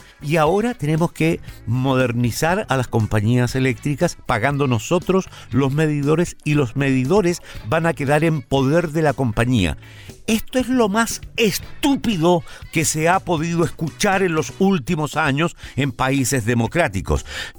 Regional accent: Chile; somos chilenos que nos sentimos afectados por las leyes que se dictan en este país.

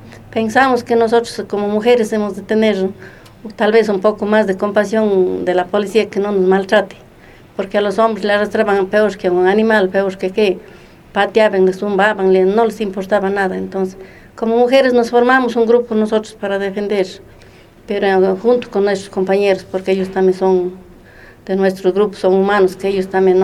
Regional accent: Molleturo, Azuay, Ecuador; soy de Molleturo

